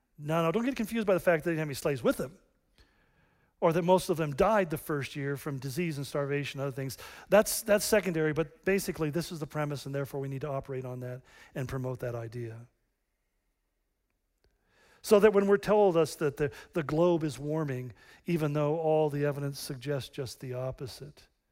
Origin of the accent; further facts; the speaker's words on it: United States; I'm white, and even worse, I'm an American.